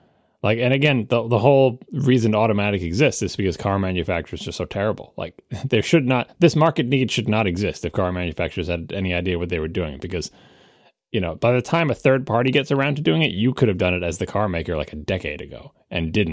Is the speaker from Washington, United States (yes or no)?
no; New York, United States; No, you got that's because I'm from New York.